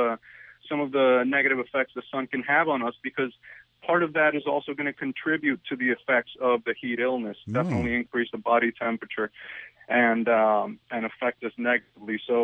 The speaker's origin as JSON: {"language": "English", "country": "Puerto Rico", "tie": "born or raised there", "said": "but I grew up in Puerto Rico and football as well, so I know the heat very well"}